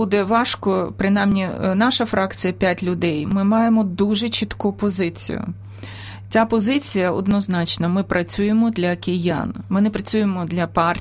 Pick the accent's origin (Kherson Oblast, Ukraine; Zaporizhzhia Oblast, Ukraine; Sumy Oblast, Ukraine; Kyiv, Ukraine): Kyiv, Ukraine; що я корінна киянка в третьому поколінні інтелігенції